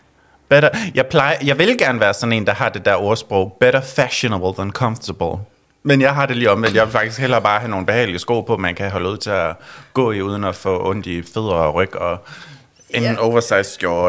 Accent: Hjørring, North Denmark Region, Denmark; born there; Jeg er født i Hjørring i Nordjylland.

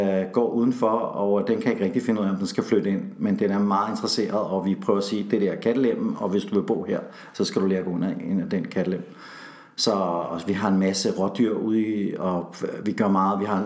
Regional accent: Frederiksberg, Capital Region, Denmark; born there; Altså, jeg er jo født i Solbjerg Sogn.

